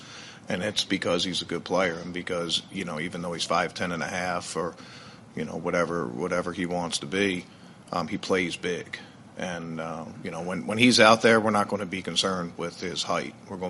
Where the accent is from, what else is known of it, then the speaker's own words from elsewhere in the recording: Baltimore, Maryland, United States; I mean, I grew up in Baltimore, but I love the Vikings because I like those two guys.